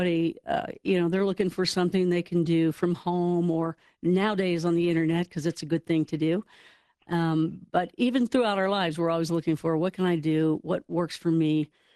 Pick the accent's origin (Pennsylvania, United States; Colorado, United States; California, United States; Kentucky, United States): Kentucky, United States; I'm from Kentucky, so it's always about basketball.